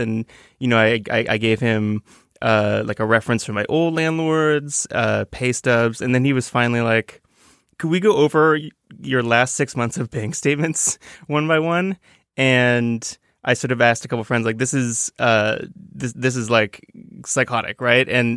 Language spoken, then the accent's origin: English; Toronto, Ontario, Canada; I am also not from a small town. I'm from Toronto, a very big town.